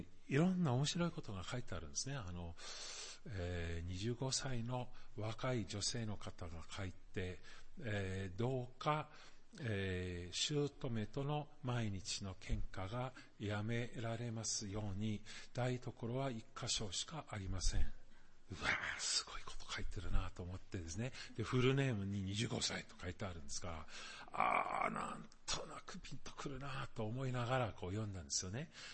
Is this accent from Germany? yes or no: yes; Germany; Japanese is a second language; ここはドイツ人としてちょっとわからないところが一つあるんですけど